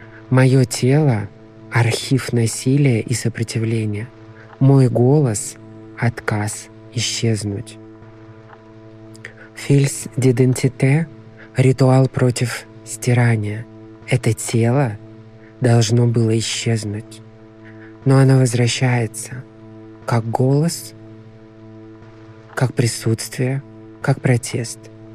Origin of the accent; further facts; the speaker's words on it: Russia; born there; Я родилась в России.